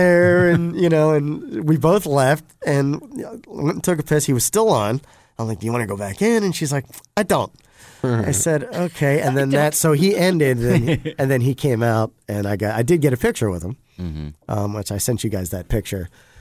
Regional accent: Atlanta, Georgia, United States; And I said, hey, we're up from Atlanta.

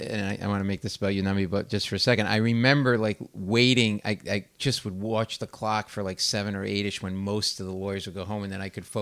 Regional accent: Rhode Island, United States; we grew up in Rhode Island, and again, I don't want to talk about too much about myself, but anyway, settled in Rhode Island, Italian family.

